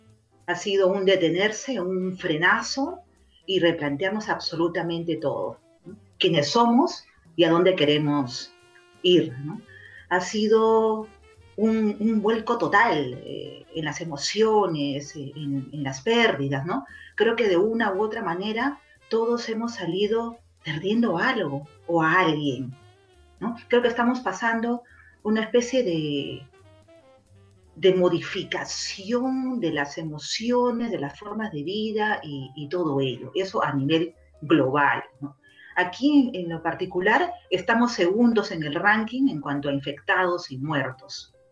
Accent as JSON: {"language": "Spanish", "country": "Peru", "lives_now": "Spain", "said": "Perú, mi tierra también está exactamente igual"}